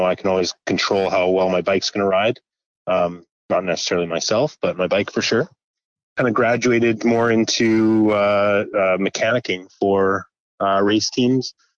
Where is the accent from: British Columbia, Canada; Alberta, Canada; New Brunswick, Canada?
Alberta, Canada; Edmonton; I grew up in Edmonton, a little shop opened up down the street from my house.